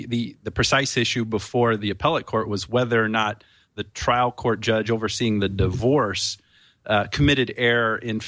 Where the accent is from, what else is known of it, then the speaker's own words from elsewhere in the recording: Bedford, Indiana, United States; I'm thinking back, you know, my hometown, Bedford, Indiana.